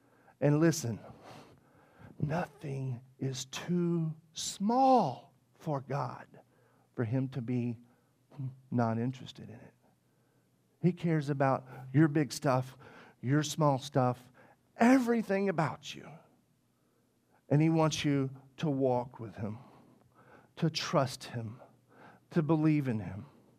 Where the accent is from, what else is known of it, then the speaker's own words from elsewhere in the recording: Arkansas, United States; I'm from Northeast Arkansas.